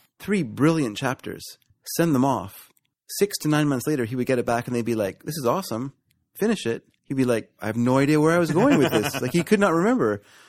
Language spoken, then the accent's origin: English; United States; Yeah, I'm an American. I am an American. I didn't have to marry anyone.